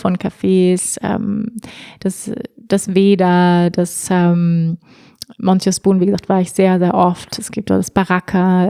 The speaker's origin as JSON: {"language": "German", "country": "Germany", "said": "Ich bin Europäerin, ich bin Deutsche."}